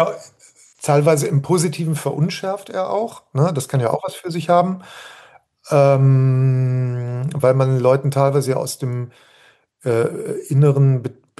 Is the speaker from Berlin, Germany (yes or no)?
no; Cologne, North Rhine-Westphalia, Germany; also als Kölner.